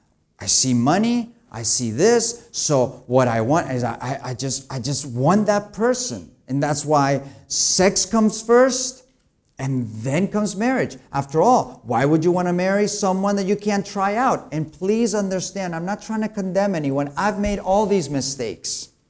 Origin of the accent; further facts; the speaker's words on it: Spain; when I was raised in Spain.